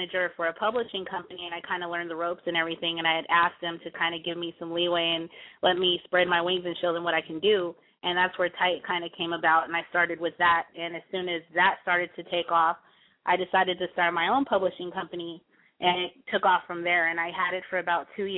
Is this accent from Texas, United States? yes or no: yes; El Paso, Texas, United States; I'm originally from El Paso, Texas, and there's a very small African-American community there